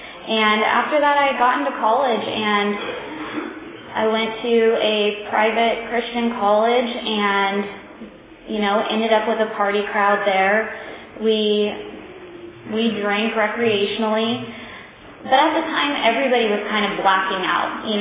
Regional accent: California, United States; I grew up in Tulare County, and I came from a great family.

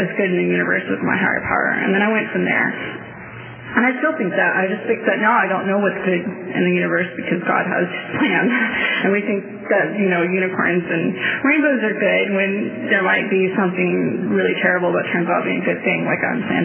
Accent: Texas, United States; I'm from Texas, but different parts have different accents.

